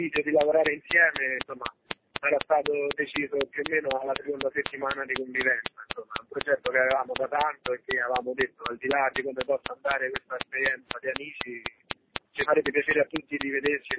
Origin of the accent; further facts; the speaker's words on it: Civitavecchia, Lazio, Italy; Sono di Civitavecchia, quindi...